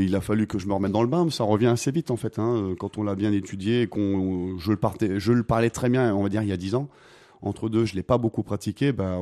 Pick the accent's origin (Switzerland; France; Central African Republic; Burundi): France; Auvergne-Rhône-Alpes; Puis moi, je suis du Vercors, enfin, de la Drôme, je suis souvent dans le Vercors, j'habite en Haute-Savoie.